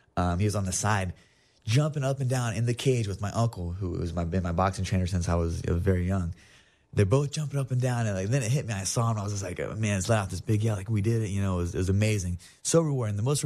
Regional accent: Ohio, United States; Finally, I got a fight in my hometown. And the first fight that Uriah came from, he actually flew from Tokyo all the way to Ohio.

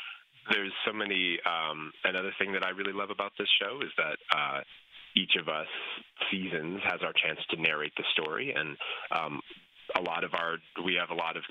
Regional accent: Illinois, United States; I'm an Illinois guy, and my hometown is 90 miles southwest of Chicago.

